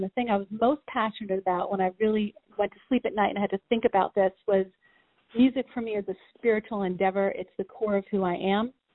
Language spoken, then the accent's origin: English; New York, United States; I grew up in Long Island. I was 45 minutes outside of Manhattan, and everything was Broadway.